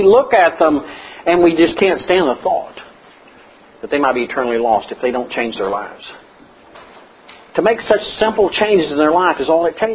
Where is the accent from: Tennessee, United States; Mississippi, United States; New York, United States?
Tennessee, United States; I could say I'm from Tennessee and some other things.